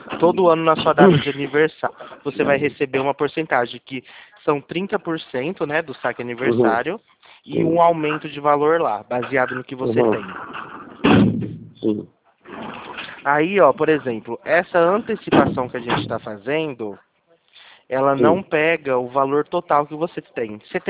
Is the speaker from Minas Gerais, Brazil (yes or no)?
no; São Paulo, Brazil; A gente é de São Paulo